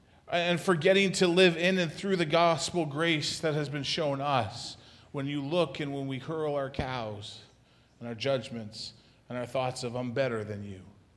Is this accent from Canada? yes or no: yes; Canada; Can I say that because I'm Canadian?